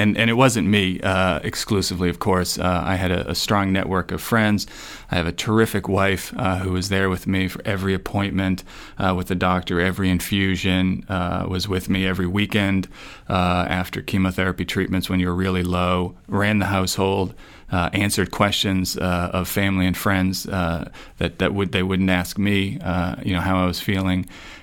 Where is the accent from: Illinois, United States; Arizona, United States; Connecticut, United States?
Connecticut, United States; New Haven; I was living in New Haven. I'm from New Haven